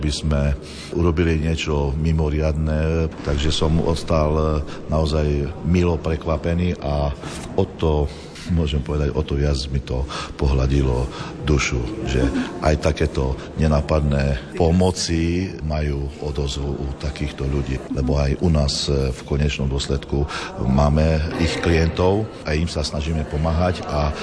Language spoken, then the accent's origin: Slovak; Šaca, Košice Region, Slovakia; ja som, nie som rodený Šačan, ja som sa v 5 rokov prisťahoval do Šace